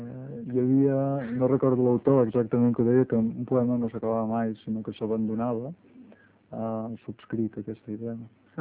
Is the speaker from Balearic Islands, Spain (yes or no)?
no; Barcelona, Catalonia, Spain; jo soc barceloní, per tant, soc mediterrani occidental